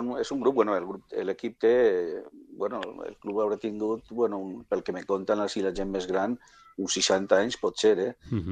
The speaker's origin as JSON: {"language": "Catalan", "town": "Sagunt", "region": "Valencian Community", "country": "Spain", "said": "jo soc de València, el meu club, bueno, jo soc de Sagunt, que és una ciutat que està, bueno, coneguda entre Castelló i València, de la comarca del Camp de Morvedre"}